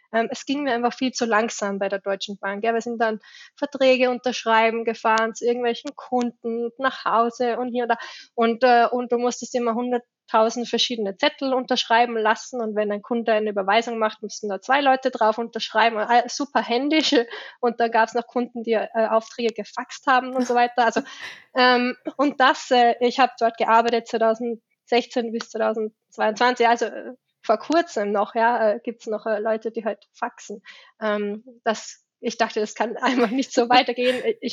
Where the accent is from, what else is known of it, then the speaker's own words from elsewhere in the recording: Salzburg, Austria; born there; Wie ihr vielleicht auch schon an meinem Akzent so ein bisschen hören könnt, ich bin in Salzburg geboren, habe dann in Wien BWL studiert